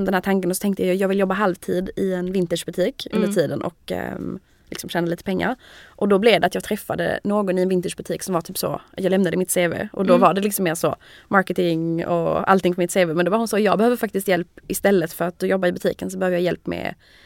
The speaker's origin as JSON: {"language": "Swedish", "town": "Malmö", "region": "Skåne", "country": "Sweden", "moved": "as an adult", "lives_now": "Paris, France", "said": "Jag är från Malmö. Jag har bott i Paris i 2 år"}